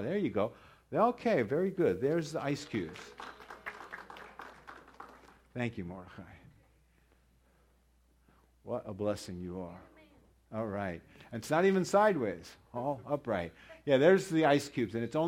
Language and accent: English; New York, United States; I grew up in the second holy city of Judaism, I grew up in New York, where you can get real knishes